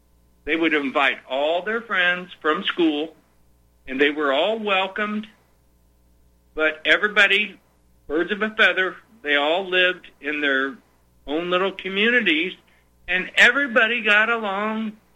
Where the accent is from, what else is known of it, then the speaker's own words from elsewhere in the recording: Midwest, United States; When I was a young kid, I come from the Midwest area, and late 60s, early 70s.